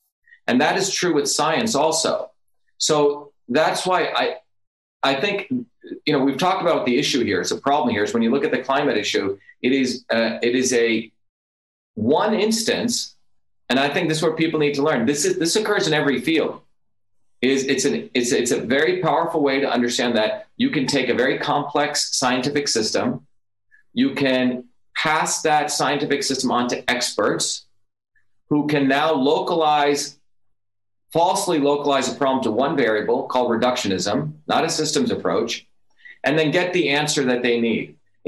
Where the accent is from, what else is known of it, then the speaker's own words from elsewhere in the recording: India; English is a second language; growing up in India, my grandmother practiced a traditional system of medicine known as Siddha, completely different system.